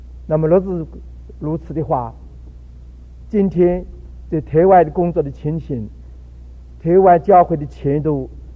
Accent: China; 我们中国人说老天不负有心人，我们中国人也说天下无难事，只怕有心人。

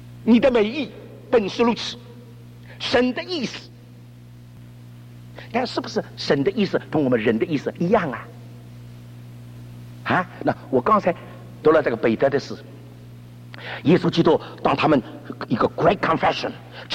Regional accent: China; 我们在中国长大的都晓得了

